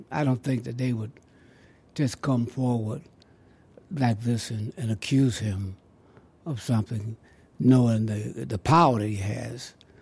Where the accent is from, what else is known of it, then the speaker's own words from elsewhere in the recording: Fairfield, United States; He's from Fairfield, and I was raised in Fairfield.